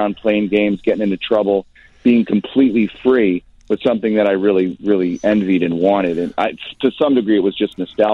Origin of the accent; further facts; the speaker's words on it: Glencoe, Illinois, United States; Is I grew up in Glencoe. I went to New Trier.